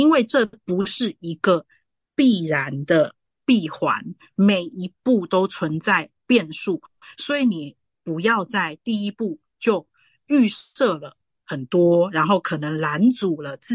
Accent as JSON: {"language": "Chinese", "country": "Taiwan", "tie": "born or raised there", "said": "其实台湾真的，还是我们自己土生土长的地方。"}